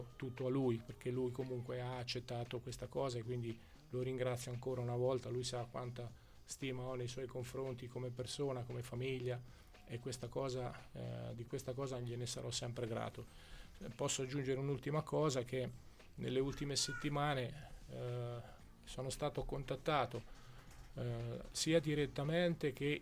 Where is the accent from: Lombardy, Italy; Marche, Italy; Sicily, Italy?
Marche, Italy; Ancona; io sono anconetano, non ve lo dimenticate mai, sono di Colle Marino